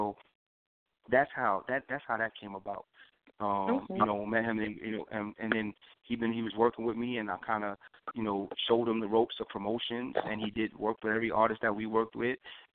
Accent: New York, United States; I came about in Harlem. I'm from Harlem

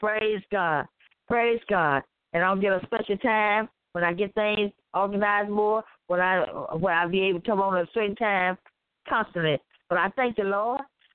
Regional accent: Memphis, Tennessee, United States; Like I said, I'm from Memphis, Tennessee.

